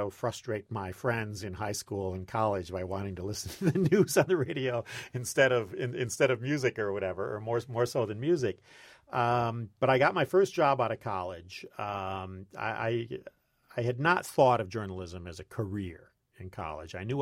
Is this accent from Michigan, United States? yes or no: yes; Monroe, Michigan, United States; But this was at a tiny little radio station in my hometown of Monroe, Michigan, which is just south of Detroit.